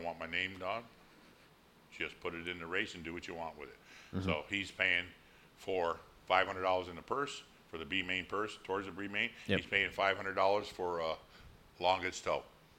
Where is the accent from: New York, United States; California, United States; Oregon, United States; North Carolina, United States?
New York, United States; Schenectady; Schenectady, New York.